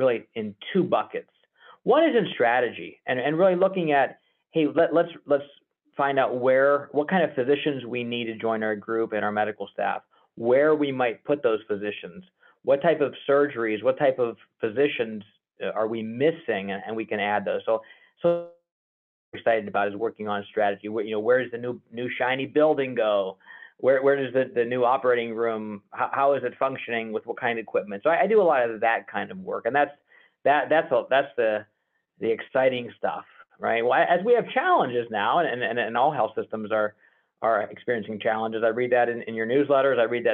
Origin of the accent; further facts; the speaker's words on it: Youngstown, Ohio, United States; I'm from Youngstown, Ohio, and I still work in Youngstown, Ohio.